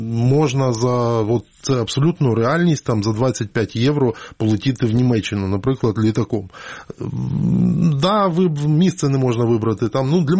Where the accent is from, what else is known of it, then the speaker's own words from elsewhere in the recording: Lviv, Lviv Oblast, Ukraine; Якщо, знову ж таки, я нагадаю, я львів'янин, мені простіше оцінювати ситуацію